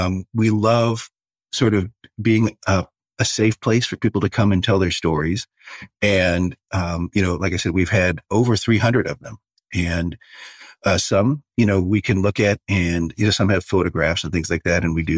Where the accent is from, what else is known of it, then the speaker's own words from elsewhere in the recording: Ohio, United States; No, I grew up in Ohio